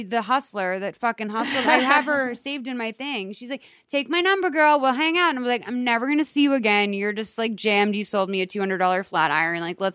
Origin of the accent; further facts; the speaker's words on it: Boston, Massachusetts, United States; especially growing up in Boston, like I always say, I'm like, I'm not a sushi person because I never saw sushi growing up.